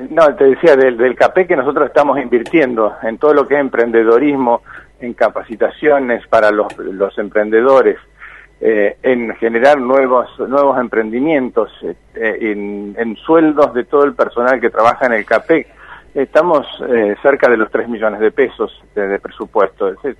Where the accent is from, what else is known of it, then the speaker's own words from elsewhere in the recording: Argentina; nosotros como argentinos, como sociedad argentina